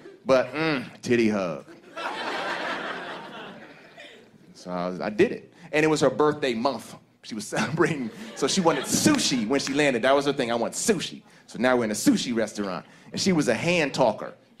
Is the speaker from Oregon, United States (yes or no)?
no; Maryland, United States; I grew up in Maryland. So we have the whole DMV.